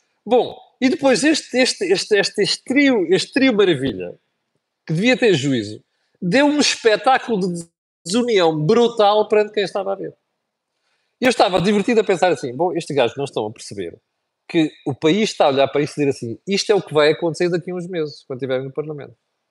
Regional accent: Portugal; eu, como português e como cidadão nacional

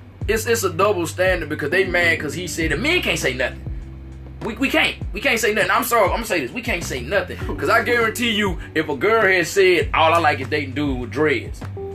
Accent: the South, United States; accent: southern; I guess that must have been a translation for people who can't understand my southern accent.

